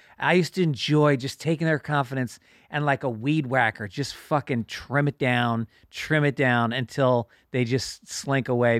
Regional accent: New York, United States; I grew up in New York, and we used to hang out in this mall in White Plains sometimes.

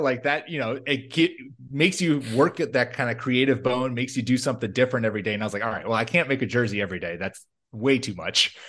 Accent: Massachusetts, United States; moved away as an adult; now in Minnesota, United States; I grew up outside of Boston, just moved to Minnesota

